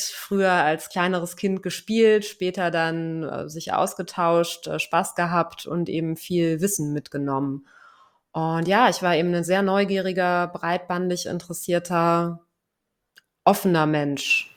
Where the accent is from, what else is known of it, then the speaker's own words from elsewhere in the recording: Lower Saxony, Germany; Ja, ich bin in einem kleinen Dörfchen aufgewachsen in Niedersachsen. 300 Einwohner, keine Straßennamen.